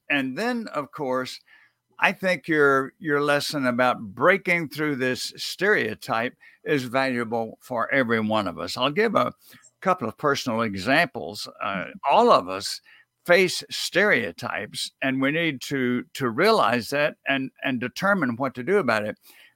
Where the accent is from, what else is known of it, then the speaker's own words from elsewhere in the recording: Deep South, United States; I grew up in the Deep South, and I did my graduate work in Ohio.